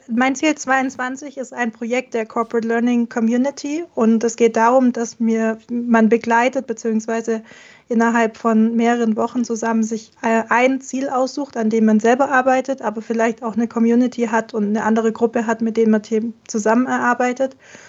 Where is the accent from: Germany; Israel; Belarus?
Germany; Stuttgart, Baden-Württemberg; Ich komme aus Stuttgart